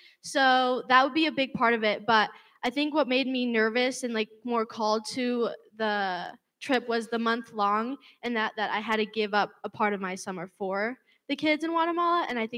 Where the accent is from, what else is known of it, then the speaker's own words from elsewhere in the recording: United States; as American kids going to a completely different country, it's going to be a hard transition, especially living there for a month.